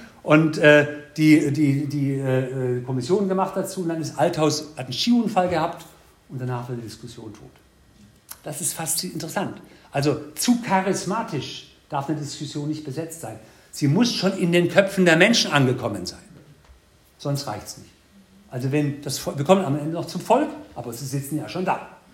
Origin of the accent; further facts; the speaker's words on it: East Germany, Germany; ich bin ja auch Ossi-Beamter und der Name … ist kein italienischer Name, sondern ein polnischer, also ich bin ein echter Ossi.